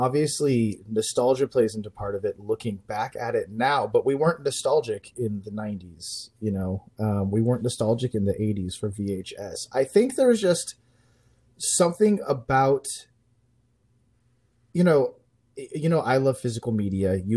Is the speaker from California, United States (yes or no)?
yes; California, United States; I grew up in the North Bay, Northern California. We had a pretty large regional chain called Bradley Video.